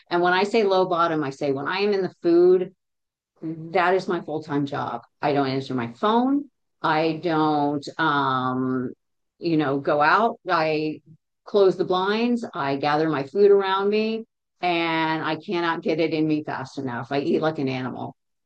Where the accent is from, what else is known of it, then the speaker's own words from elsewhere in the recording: Texas, United States; I grew up in near Dallas-Fort Worth. Went to school in Houston